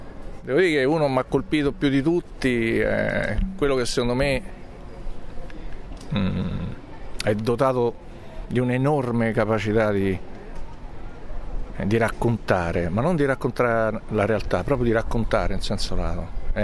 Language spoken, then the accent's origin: Italian; Gaeta, Lazio, Italy; Devo ammettere che è una realtà che non conosco, perché io non sono di Roma. Io sono di Gaeta, quindi è un paesino abbastanza, almeno nel tempo, immune a questo tipo di dinamiche così drammatiche.